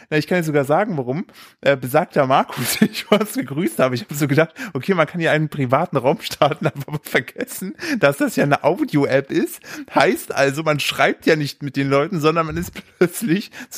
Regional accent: East Germany, Germany; Also ich komme aus dem Osten

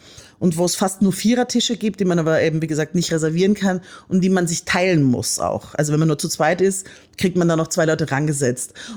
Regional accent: Austria; Ich komme ja aus Österreich.

